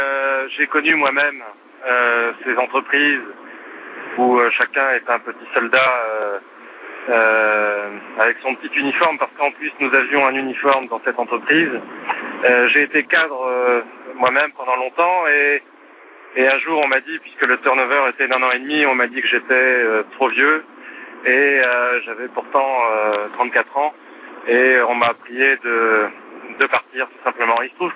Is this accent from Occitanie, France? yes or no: no; Brittany, France; j'ai quitté ce monde pour revenir vers des entreprises artisanales dans mon pays d'origine, la Bretagne